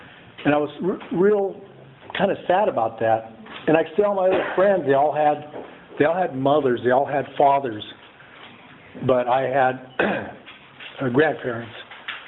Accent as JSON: {"language": "English", "town": "Paso Robles", "region": "California", "country": "United States", "said": "I am an alcoholic. And I am from Paso Robles."}